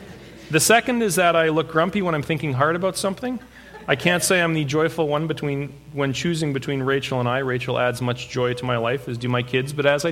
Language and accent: English; Serowe, Central District, Botswana; born there; I was born in Botswana, the country above South Africa, in a town called Serowe, in March of 77.